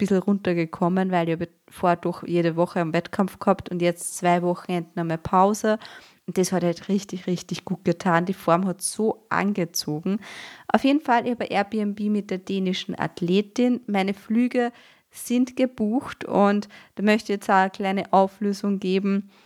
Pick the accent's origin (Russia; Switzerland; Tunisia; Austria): Austria; als Österreicherin